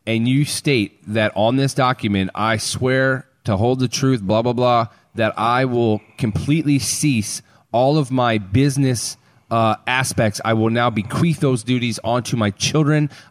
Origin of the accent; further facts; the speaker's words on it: United States; as a American, you hope that you have put people in the right positions to keep things moving on a positive and progressive path